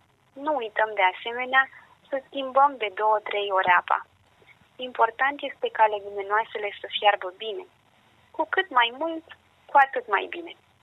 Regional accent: Bucharest, Romania; În București, eu sunt din București de fel

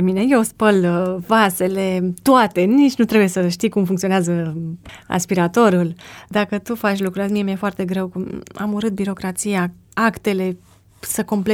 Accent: Bucovina, Romania; nu gătesc cel mai bine de pe lumea asta, cu toate că vin din Bucovina

